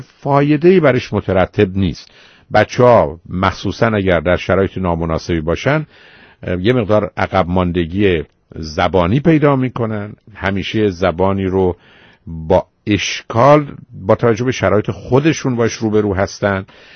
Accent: Iran

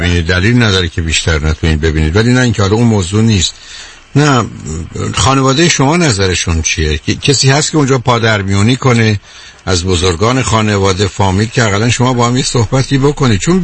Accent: Shiraz, Fars, Iran; خیلی هم همچین حرفشون درباره تنبلی ما شیرازی ها

